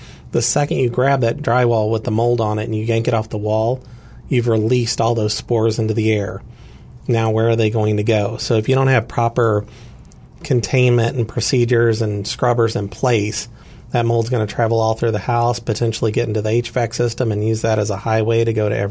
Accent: Herculaneum, Missouri, United States; I grew up in Herculaneum right outside Doe Run Lead.

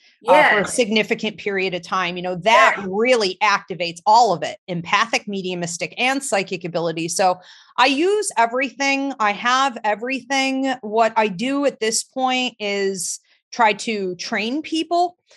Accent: Georgia, United States; born there; I was born in Georgia.

